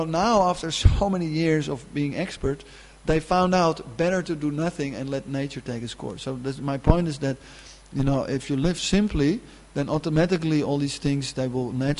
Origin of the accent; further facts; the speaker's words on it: Netherlands; you know, we're from Holland, you know, and we know dikes. You know, if you need dikes, you call the Dutch, and we make dikes for you.